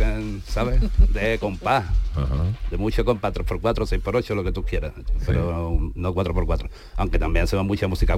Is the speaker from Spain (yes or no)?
yes; Seville, Andalusia, Spain; Y yo soy de Sevilla